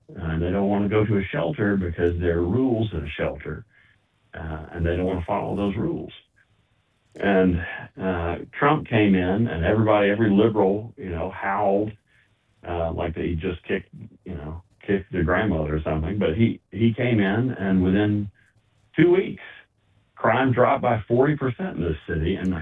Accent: Birmingham, Alabama, United States; I'm from Birmingham, Alabama. Grew up there, born and raised, and really dreamed of being a writer.

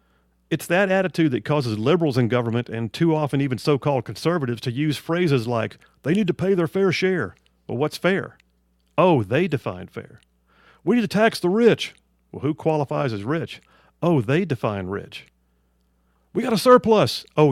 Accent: Huntsville, Alabama, United States; When I was a kid growing up in South Huntsville, everybody knew the gas was cheaper across the Tennessee River Bridge.

